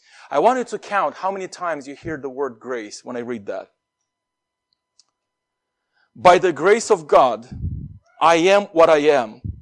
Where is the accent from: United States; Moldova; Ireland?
Moldova; English is a second language; I grew up in the Republic of Moldova, former Soviet Union country, poor country.